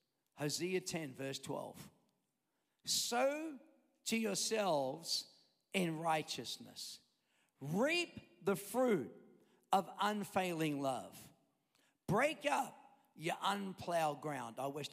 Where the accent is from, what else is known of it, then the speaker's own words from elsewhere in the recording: Australia; we grew up in Australia, and Australians just don't